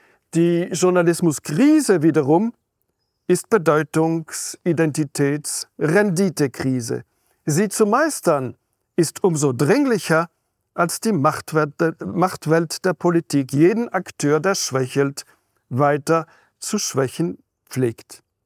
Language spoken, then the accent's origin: German; Fribourg, Switzerland; die kleine zweisprachige Stadt Freiburg, Fribourg, mein Heimatkanton